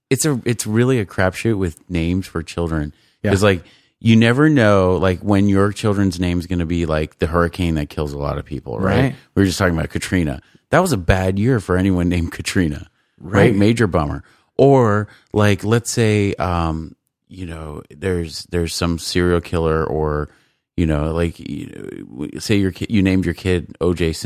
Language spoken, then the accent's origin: English; South Korea; I grew up in Korea